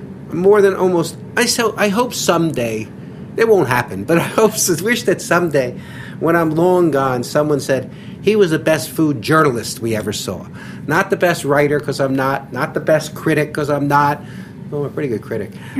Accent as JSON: {"language": "English", "town": "Philadelphia", "region": "Pennsylvania", "country": "United States", "said": "I'm from Philadelphia where everybody rips everything"}